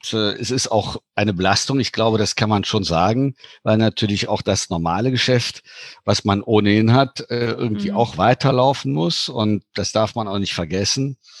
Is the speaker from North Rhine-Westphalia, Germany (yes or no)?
yes; Cologne, North Rhine-Westphalia, Germany; born there; hat man mich dann von Luxemburg rübergeholt nach Deutschland. Und ich bin gebürtiger Kölsche. Also bin dann quasi zurück in die Heimat